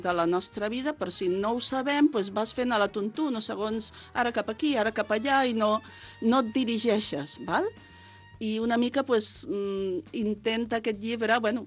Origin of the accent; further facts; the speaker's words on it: El Vendrell, Catalonia, Spain; now in Sant Pere Molanta, Spain; Jo sóc filla del Vendrell, tot i que vinc a Sant Pere Molanta fa 30 anys, val?